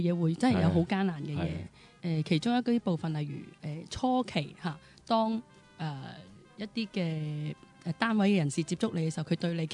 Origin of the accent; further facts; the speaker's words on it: Hong Kong; 我覺得我已經覺得作為一個香港人喺國內參與社會服務能夠做到咁